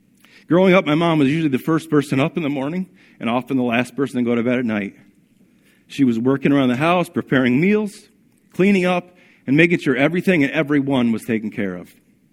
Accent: New York, United States; Growing up in the Adirondacks, we had a fire going for a good portion of the year.

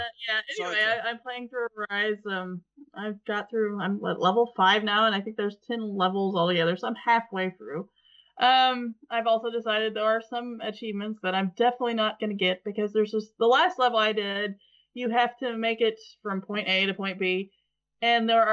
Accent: Midwest, United States; But then I'm from the Midwest, and we have demo derbies

